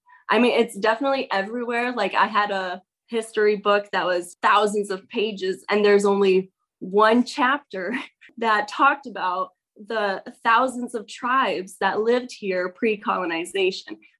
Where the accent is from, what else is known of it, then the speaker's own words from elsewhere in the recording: Illinois, United States; now in Texas, United States; So I grew up near Chicago, and I had a very different education than a lot of my friends that have lived here in Texas.